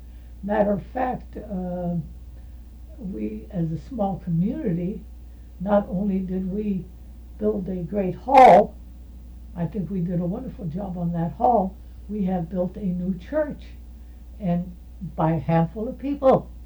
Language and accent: English; Lincoln Place, United States; born there; And I was against my son buying a home in Lincoln Place because he was not born and raised in Lincoln Place. But there was something about it that he liked. And I don't know if it was stories I used to say or what. Now you got to remember, I was born there in 24.